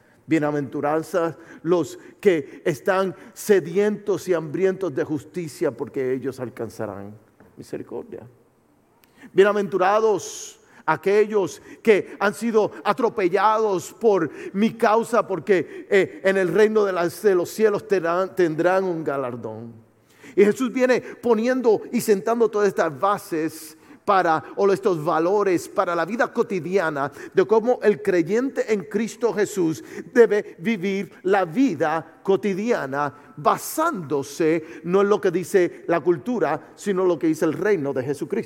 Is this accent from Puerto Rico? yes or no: yes; Puerto Rico; Tú sabes que yo soy de Puerto Rico, si no lo sabía, soy natal de Puerto Rico. Y desde niño, como buen hispano